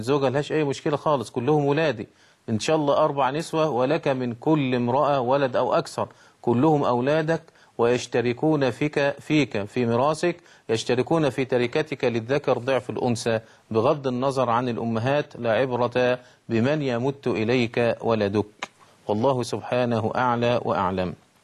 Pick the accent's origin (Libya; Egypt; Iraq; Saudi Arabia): Egypt; وعندنا في مصر القانون المصري بيمنع وضع اليد على أملاك الدولة